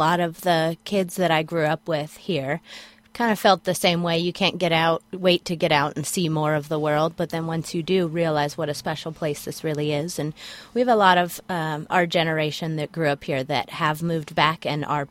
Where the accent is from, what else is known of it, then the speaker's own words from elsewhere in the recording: West Point, California, United States; I was born and raised in this community. I was born outside Wheelsville, grew up right here, and went to West Point Elementary School, went to Calaveras High School, and then I moved back after college.